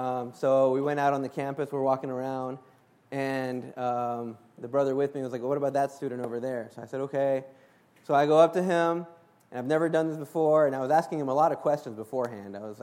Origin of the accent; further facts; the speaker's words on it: Texas, United States; And so I was raised in Texas, and I actually touched the Lord, I received the Lord when I was 13.